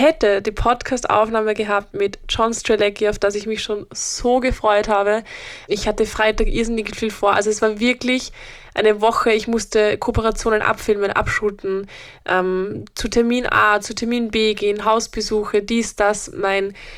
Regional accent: Upper Austria, Austria; ich komme ja aus Oberösterreich, das ist ein Bundesland in Österreich, und habe dort meine ganze Familie

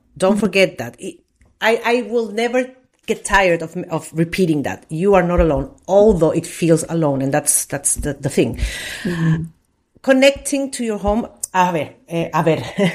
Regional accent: Valparaíso, Chile; English is a second language; I don't know how you see it, but that's a Valparaíso. That's my hometown.

